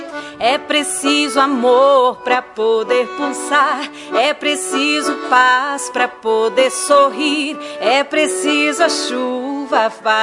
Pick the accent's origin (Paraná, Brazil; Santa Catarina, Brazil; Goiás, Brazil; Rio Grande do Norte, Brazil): Paraná, Brazil; Francisco Beltrão; Eu sou de Francisco Beltrão, no Paraná.